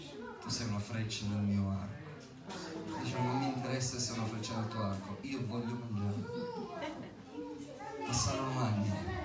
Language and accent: Italian; Catania, Sicily, Italy; also born or lived in Palermo; Io ho vissuto a Palermo per... sono di Catania, ho vissuto a Palermo per circa 8 anni